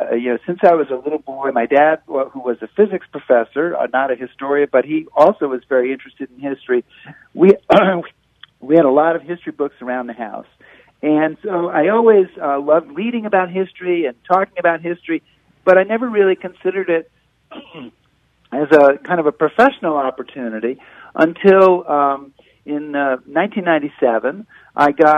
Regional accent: New England, United States; moved away; I am actually originally from New England.

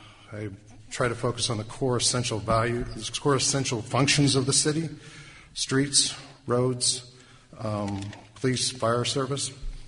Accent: Galesburg, Illinois, United States; I grew up in Galesburg, went through the school system here, and graduated from here at GHS.

